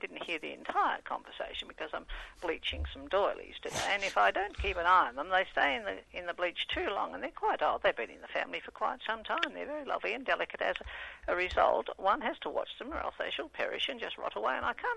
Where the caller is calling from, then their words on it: Victoria, Australia; I'm on the Peninsula.